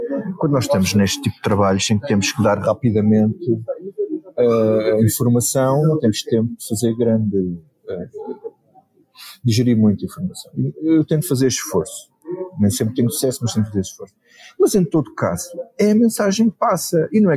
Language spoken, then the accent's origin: Portuguese; Grândola, Setúbal, Portugal; Uma das freguesias da minha terra em Grândola